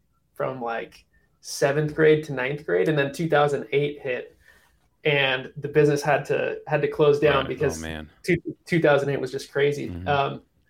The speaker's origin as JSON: {"language": "English", "town": "Salt Lake City", "region": "Utah", "country": "United States", "tie": "born or raised there", "said": "and I grew up in Salt Lake City. So like you had winters, you had cold"}